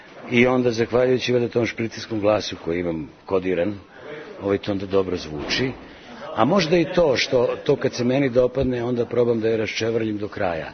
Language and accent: Serbian; Belgrade, Serbia; born there; Ja sam Beograđanin po nacionalnosti, rođen sam u ovom gradu, ali imam taj dar, verovatno to je posebna vrsta sluha, imam dar za dijalekte.